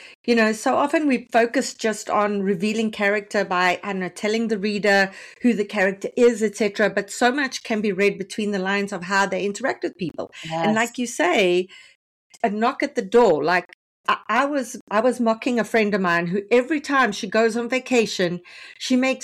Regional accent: South Africa; as a South African, we have a friendly rivalry with Australia in the rugby.

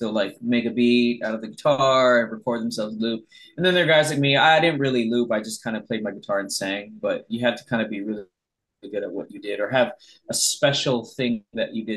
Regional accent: Hawaii, United States; I feel like growing up in Hawaii, especially, you know, this is like pre-TikTok and everything else and the internet.

